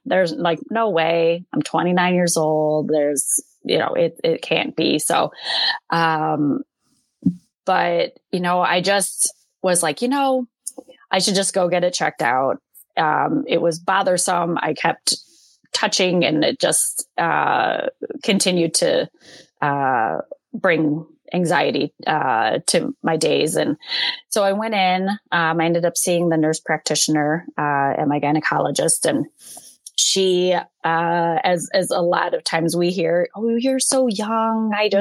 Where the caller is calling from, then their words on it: Wilmette, Illinois, United States; I am calling in from just north of Chicago, in a town called Wilmette.